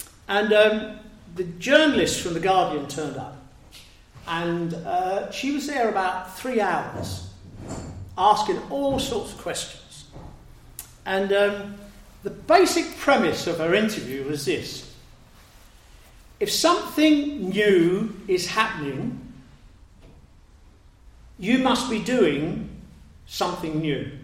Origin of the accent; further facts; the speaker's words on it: Canning Town, London, United Kingdom; I was born and bred in Canning Town.